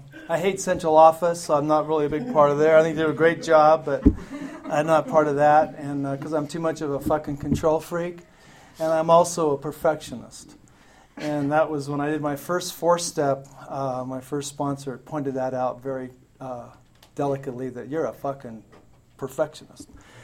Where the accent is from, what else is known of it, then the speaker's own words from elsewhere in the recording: Salt Lake City, Utah, United States; I grew up as a poor white boy on the west side of Salt Lake. And I came from Italian parents.